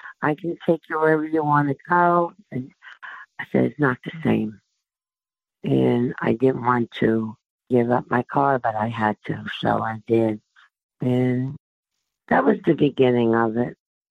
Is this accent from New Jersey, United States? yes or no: yes; New Jersey, United States; moved away as an adult; now in Myrtle Beach, United States